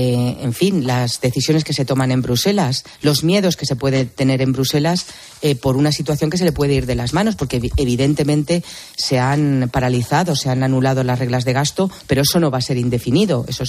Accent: Spain

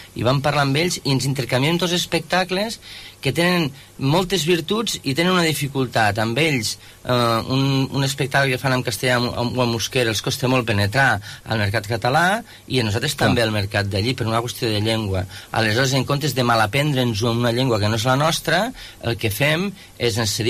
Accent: Lleida, Catalonia, Spain; sí, soc de Lleida

